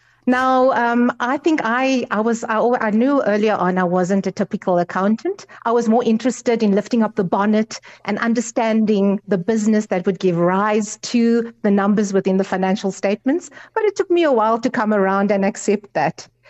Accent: Genadendal, Western Cape, South Africa; now in Johannesburg, South Africa; I come from the Western Cape, small dorpie called Genadendal, and moved to Johannesburg about 12 years ago.

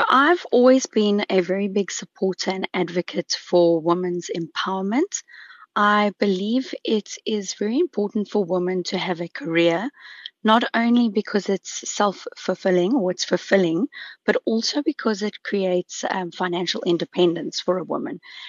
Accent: Wilderness, Western Cape, South Africa; I was born in a very small, beautiful town called Wilderness. It's just outside of George in the Western Cape. I grew up there with my mother and my father and my brother David.

